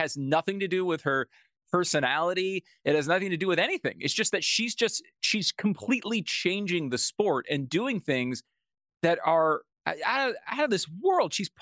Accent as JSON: {"language": "English", "region": "Connecticut", "country": "United States", "tie": "born or raised there", "said": "I grew up in Connecticut around the time that UConn became like a national powerhouse in both men's and women's basketball."}